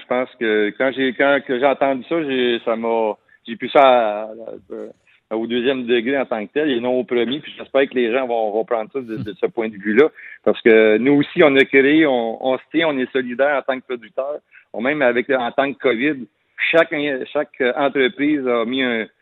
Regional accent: Joliette, Quebec, Canada; Moi, je viens dans le coin de Joliette, des anciennes terres à tabac.

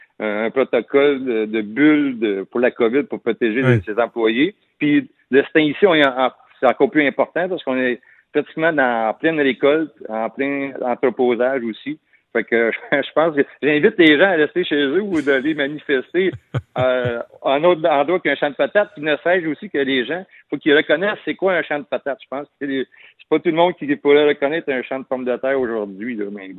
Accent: Joliette, Quebec, Canada; Moi, je viens dans le coin de Joliette, des anciennes terres à tabac.

